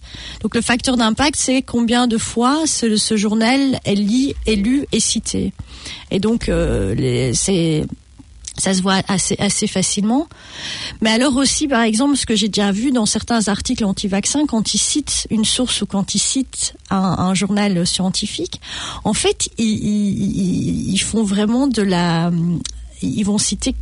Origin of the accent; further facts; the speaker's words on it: Belgium; moi, je suis belge.